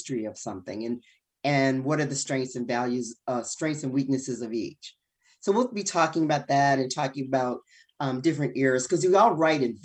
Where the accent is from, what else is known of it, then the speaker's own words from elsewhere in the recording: Detroit, Michigan, United States; I'm from Detroit. And so I wanted to tell a Detroit story.